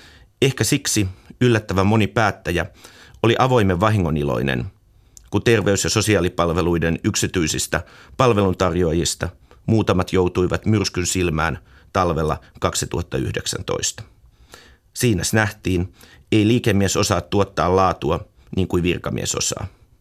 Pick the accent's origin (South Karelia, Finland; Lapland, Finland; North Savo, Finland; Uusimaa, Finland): Uusimaa, Finland; Helsinki; oman kotikaupunkini konservatiivisena tunnettu Taksi Helsinki